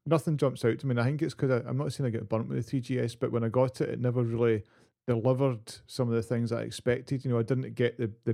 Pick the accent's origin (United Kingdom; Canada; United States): United Kingdom; England; accent: English; I think it will really struggle with my perfect English accent.